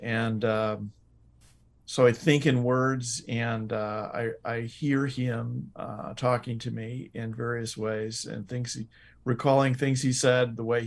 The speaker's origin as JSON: {"language": "English", "town": "Moline", "region": "Illinois", "country": "United States", "tie": "born or raised there"}